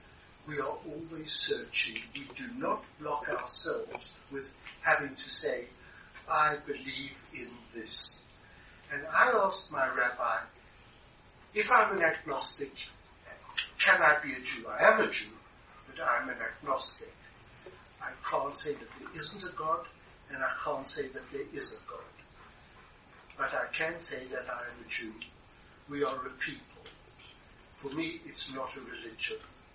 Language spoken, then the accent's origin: English; South Africa; you can hear from my accent, I grew up in South Africa.